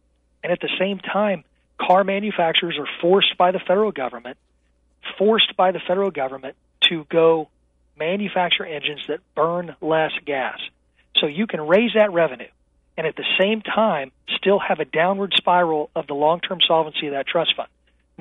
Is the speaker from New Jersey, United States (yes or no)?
no; Taylorville, Illinois, United States; a single mother in my hometown of Taylorville may have to drive 30 miles to get to work